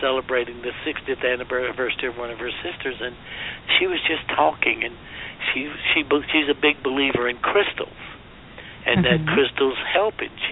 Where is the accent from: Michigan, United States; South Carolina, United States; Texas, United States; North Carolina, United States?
South Carolina, United States; You know, I grew up in South Carolina. Everybody goes to hell where I come from.